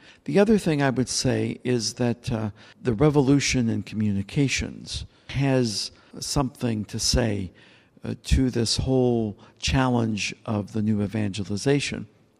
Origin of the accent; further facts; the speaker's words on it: Indiana, United States; when I was a young person growing up in the Middle West in Indiana